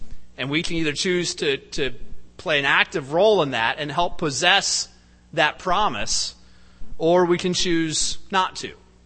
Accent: Cincinnati, Ohio, United States; I grew up in Cincinnati, Ohio, where at the height, we had 1,600 people attending Holy Days.

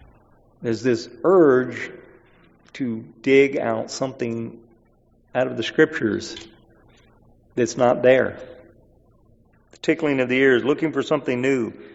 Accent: the South, United States; Growing up in the South, there's two types of snakes that are called, or they look like a coral snake.

